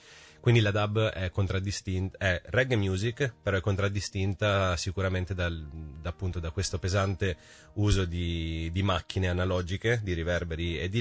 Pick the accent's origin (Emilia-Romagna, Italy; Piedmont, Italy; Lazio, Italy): Emilia-Romagna, Italy; Parma; sono cresciuto qua a Parma, quindi appunto ci tengo a sottolineare le mie origini, ma sono anche molto legato a questa città.